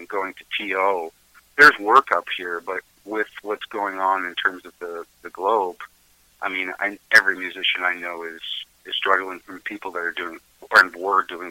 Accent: Markham, Ontario, Canada; now in Melancthon, Canada; I grew up in Markham. I was sort of born, bred, hatched, raised, incubated, however you want to look at it, and made the transition up here about 14 years ago. Just because I grew up in a rural farming community

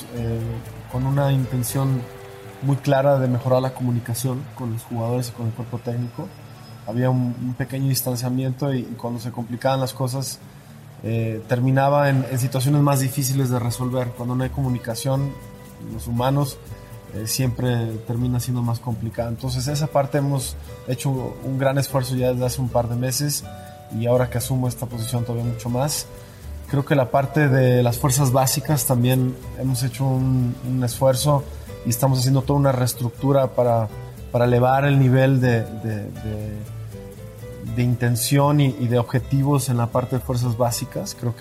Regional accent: Mexico; como empresario mexicano tengo una gran labor que hacer en Chivas, empresario joven también.

